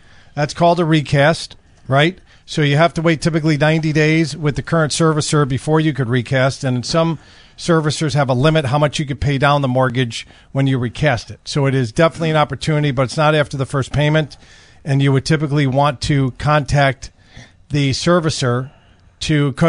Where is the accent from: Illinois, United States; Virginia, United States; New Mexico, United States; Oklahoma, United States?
Illinois, United States; Des Plaines; somebody that I'm from Des Plaines. I grew up by Gulf Mill and went to Maine East.